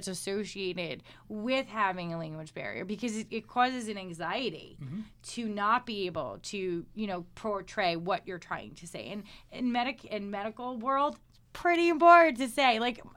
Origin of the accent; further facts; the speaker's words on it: Brooklyn, New York, United States; I grew up in Brooklyn. We had to take the train all the way to like Queens to go to where I needed to go.